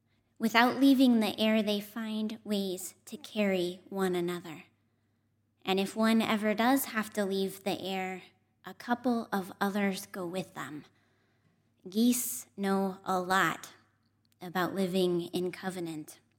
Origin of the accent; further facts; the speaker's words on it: Wyoming, United States; I am from Wyoming. I grew up rock climbing.